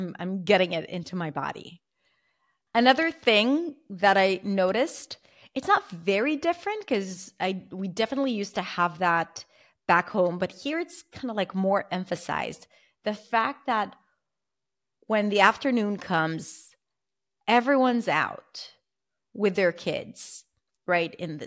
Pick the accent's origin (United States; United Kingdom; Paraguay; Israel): Israel; from where I come from Israel